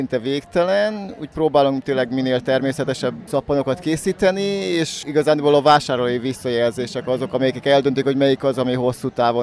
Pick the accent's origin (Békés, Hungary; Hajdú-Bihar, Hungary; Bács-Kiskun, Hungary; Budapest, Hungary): Bács-Kiskun, Hungary; Kecskemét; Ahogy mondtad, Kecskemétről jövök.